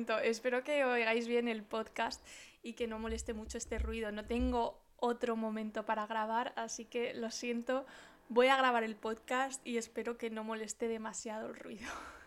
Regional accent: Spain; yo hasta los 12 o 13 años no salí de España y al primer país al que fui fue a Francia. Bueno, también obviamente porque es el país más cercano a Huesca, que es donde yo vivía en España.

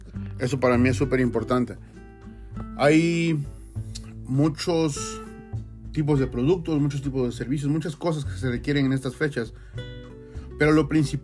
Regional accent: Veracruz, Mexico; en mi tierra, en Veracruz, es un pavo adobado que es brutal

